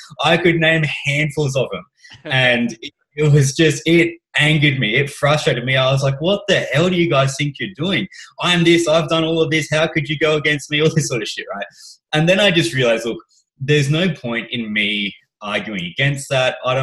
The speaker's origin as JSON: {"language": "English", "town": "Canberra", "region": "Australian Capital Territory", "country": "Australia", "said": "because I'm from Canberra."}